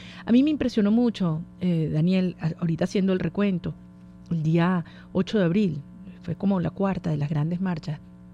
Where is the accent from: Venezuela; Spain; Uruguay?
Venezuela; San Antonio de los Altos, Miranda; desde mi pueblo, ajá, San Antonio de los Altos.